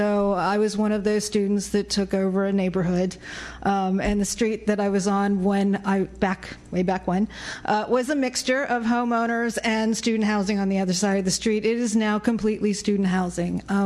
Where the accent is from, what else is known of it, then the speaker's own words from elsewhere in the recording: Pittsburgh, Pennsylvania, United States; At the same time, I grew up in Pittsburgh, which has three universities